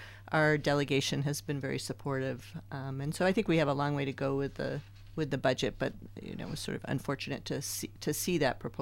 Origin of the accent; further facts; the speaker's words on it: Anchorage, Alaska, United States; I'm from Anchorage, but I'm in Kodiak a lot